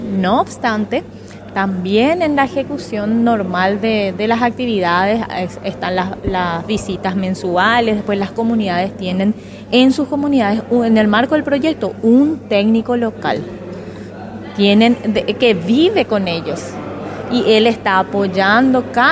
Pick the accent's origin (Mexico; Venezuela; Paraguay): Paraguay; una satisfacción enorme como paraguaya